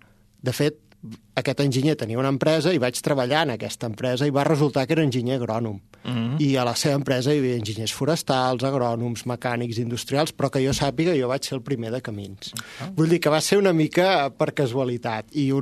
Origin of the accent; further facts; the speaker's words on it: Barcelona, Catalonia, Spain; accent: Barcelona; Efectivament, sí, sóc graciec i el meu accent és de Barcelona.